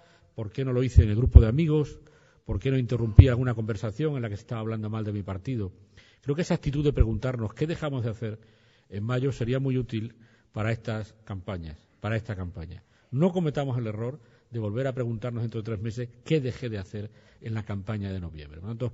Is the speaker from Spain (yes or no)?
yes; Jaraíz, Extremadura, Spain; en mi pueblo, en Jaraíz, mi pueblo de origen